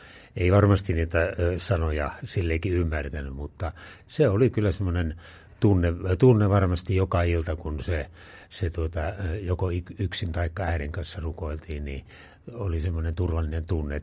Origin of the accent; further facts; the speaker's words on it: Kangasniemi, South Savo, Finland; born there; No se on minun syntymäkotini siellä